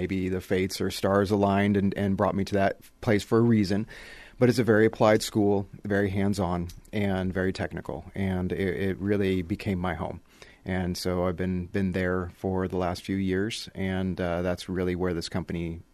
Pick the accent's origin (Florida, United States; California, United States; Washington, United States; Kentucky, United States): Washington, United States; Came back to the West Coast where I'm originally from. I'm actually from Washington State.